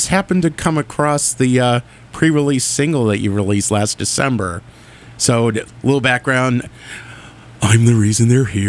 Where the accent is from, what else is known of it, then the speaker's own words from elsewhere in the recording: Worcester, Massachusetts, United States; I'm from Worcester.